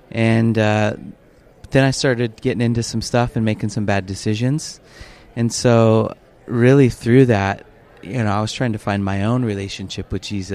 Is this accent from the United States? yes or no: yes; San Diego, California, United States; also born or lived in Lake Havasu; I'm from San Diego, but I was living in Lake Havasu because I went to high school there. And I moved back to San Diego